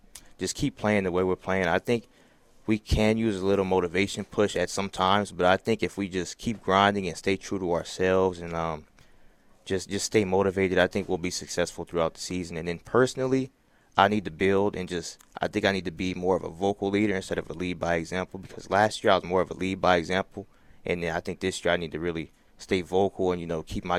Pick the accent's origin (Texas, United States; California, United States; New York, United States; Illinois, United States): California, United States; Madera; So I thought, why not stay in my hometown, play from my home high school, and just stay true to my friends, family, and the community in Madera.